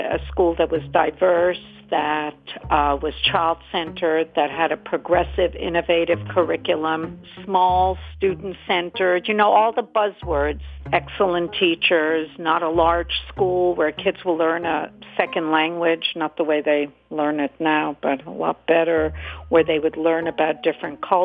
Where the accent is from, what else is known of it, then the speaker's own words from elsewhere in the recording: Montreal, Quebec, Canada; also born or lived in Hungary / Vienna, Austria; now in Brooklyn, United States; I was born in Hungary, and then I lived in Vienna, and I grew up in Montreal, and I live in Brooklyn for the last 46 years.